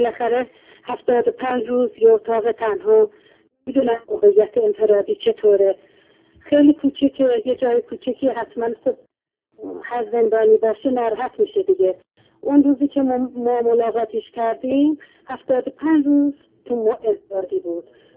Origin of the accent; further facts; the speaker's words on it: Tabriz, East Azerbaijan, Iran; ما که ساکن تبریز هستیم، خودتون میدونیم، من و همسرم، پسرم، همگی اهل تبریز هستیم.